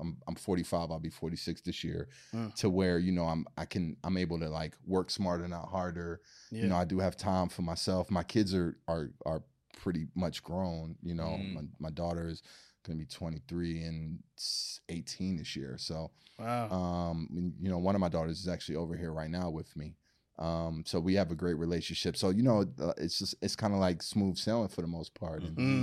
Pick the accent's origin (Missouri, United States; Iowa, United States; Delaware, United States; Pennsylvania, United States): Pennsylvania, United States; Philadelphia; when I was growing up in Philly, we had this, we had something called the JBM, the Junior Black Mafia